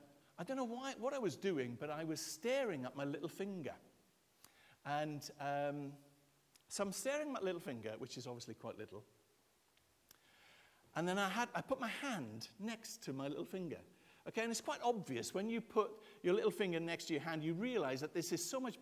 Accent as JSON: {"language": "English", "region": "Wales", "country": "United Kingdom", "said": "I'm a Welsh guy. I get emotional about all sorts of things."}